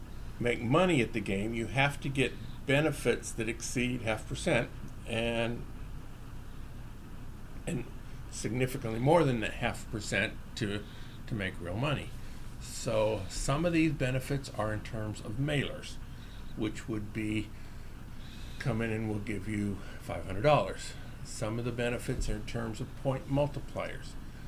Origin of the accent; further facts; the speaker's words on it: Los Angeles, California, United States; moved away as an adult; now in Las Vegas, United States; Well, I grew up in the Los Angeles area. Okay. When I was 47 years old in 1993, I moved to Vegas to be a blackjack player.